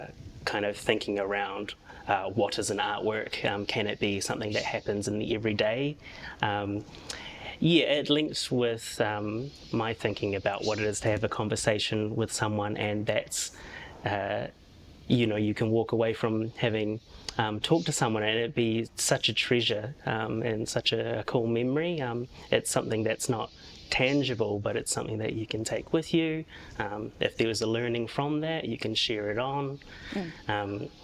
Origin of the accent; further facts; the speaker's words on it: Whangarei, Northland, New Zealand; I grew up in Whangarei, Te Tai Tokoro, but exploring my taha Māori over on the east coast.